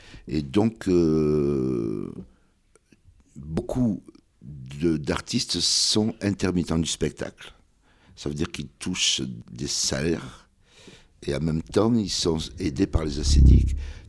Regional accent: Béjaïa, Béjaïa Province, Algeria; De la ville de Béjaïa, donc je suis kabyle.

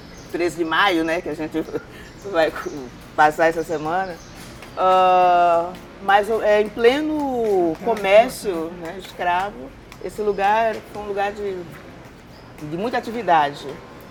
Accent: Rio de Janeiro, Brazil; sou do Rio de Janeiro, moro também no Rio já há uns 40 anos e tenho uma relação muito íntima e afetiva com a cidade e com os lugares por onde eu ando.

